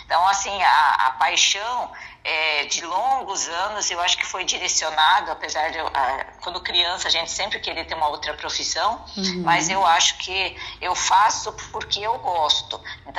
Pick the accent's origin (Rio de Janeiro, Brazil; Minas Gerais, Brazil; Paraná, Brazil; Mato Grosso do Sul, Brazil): Paraná, Brazil; Medianeira; also born or lived in Maringá / Indaiatuba; Eu nasci em Maringá, fui a São Paulo, estive morando muitos anos em Indaiatuba, São Paulo. De lá eu fui para Medianeira, onde eu cresci dos 7 anos para cima. Então, eu me criei em Medianeira, que é 70 quilômetros de Foz do Iguaçu